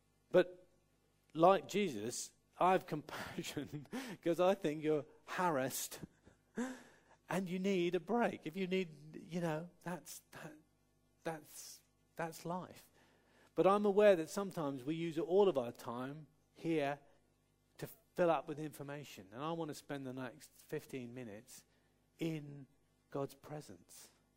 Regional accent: South West England, United Kingdom; born there; accent: Cornish; now in North Somerset, United Kingdom; I was born in Cornwall. And I may have sounded like … I probably did a little bit. And living in North Somerset, you start to roll your R's.

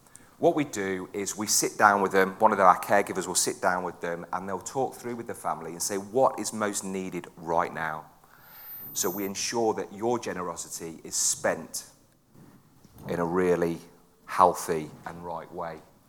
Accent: West Midlands, United Kingdom; accent: Midlands; now in Portishead, United Kingdom; We're originally from the Midlands, as you may pick up a little bit of a Midlands accent. I'm not a Brummie. Don't tell me I'm a Brummie, please. But I am from just outside Coventry.

